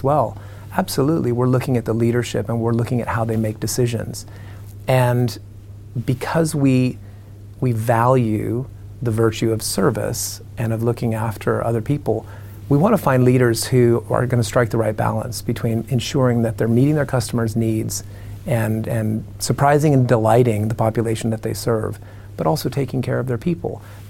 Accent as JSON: {"language": "English", "region": "Arizona", "country": "United States", "said": "I come from Arizona."}